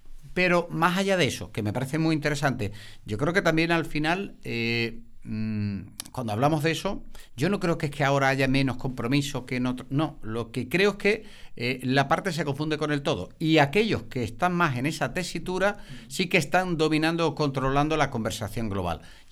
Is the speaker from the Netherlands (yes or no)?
no; Seville, Andalusia, Spain; Yo soy de Sevilla, yo lo que voy en Tucson, actualmente.